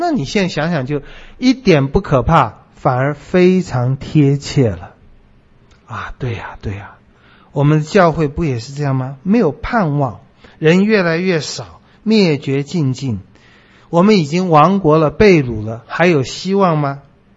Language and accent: Chinese; China; 用我们中国人话，这是鬼啊，我们不相信有鬼啊